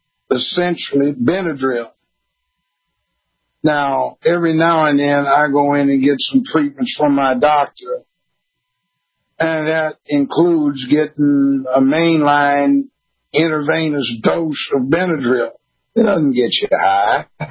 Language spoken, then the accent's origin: English; Los Angeles, California, United States; I grew up in Los Angeles.